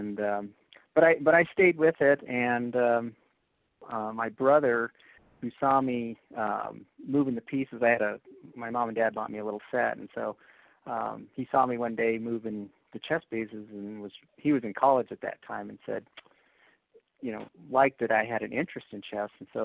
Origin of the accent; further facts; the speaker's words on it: Fort Collins, Colorado, United States; Yeah, I'm from Fort Collins and kind of grew up in this area, Colorado native, and went to schools here in Fort Collins and Windsor and Greeley.